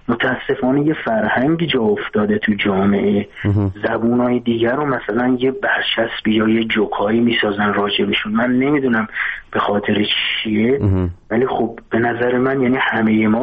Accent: Quchan, Razavi Khorasan, Iran; first language tr; Persian is a second language; توی جامعه‌ای زندگی کردم که مال شهرستان قوچان و اونجا کرد و ترک با هم زندگی می‌کردیم، ولی متاسفانه هیچ وقت به این زبان مادری ما اهمیتی داده نمی‌شد.

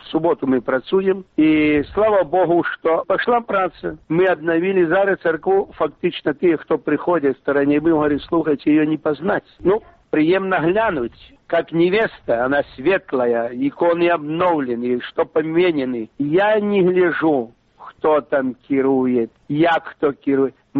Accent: Brest Region, Belarus; Я сам білорус, я сам з вёски, це Івацевицький район.

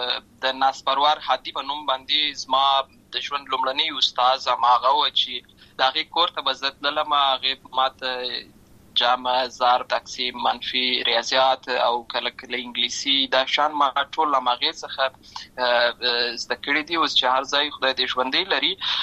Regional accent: Lashkar Gah, Helmand, Afghanistan; also born or lived in Uruzgan; زه په اصل کې د ورزغان ولایت یم اما زه په هلمند ولایت د شکرګاه کې پیدا شوی یم

